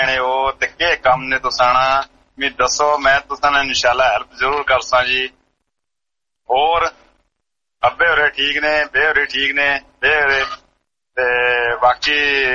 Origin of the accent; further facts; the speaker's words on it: Punjab, Pakistan; ਜਿਹੜਾ ਮੁਲਤਾਨ ਸਾਡਾ ਸ਼ਹਿਰ ਆ ਨਾ ਉੱਥੇ ਜ਼ਿਆਦਾ ਗਰਮੀ ਪੈਂਦੀ ਆ ਅਸੀਂ ਤਕਰੀਬਨ 200 ਕਿਲੋਮੀਟਰ ਹਟ ਕੇ ਆ ਮੁਲਤਾਨ ਤੋਂ